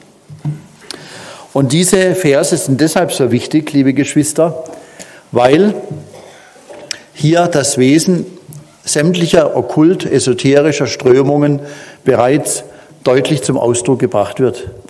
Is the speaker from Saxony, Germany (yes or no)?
no; Pforzheim, Baden-Württemberg, Germany; ich komme aus Pforzheim, das ist auch mein Geburtsort. Dort kam ich 1958 zur Welt